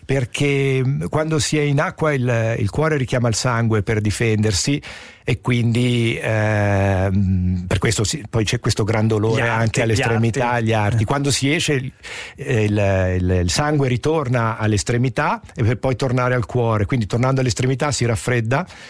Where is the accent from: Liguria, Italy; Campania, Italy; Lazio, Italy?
Liguria, Italy; Genoa; essendo genovese con mamma camoglina, avendo casa a Recco